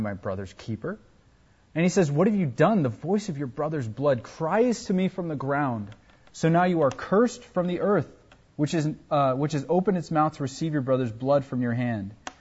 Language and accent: English; United States; And as an American, I was like, yeah, that is so disgusting.